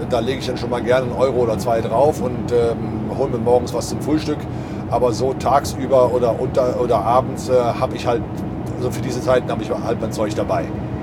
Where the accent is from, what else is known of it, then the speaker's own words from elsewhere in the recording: Cologne, North Rhine-Westphalia, Germany; Ich meine, ich komme selber aus Köln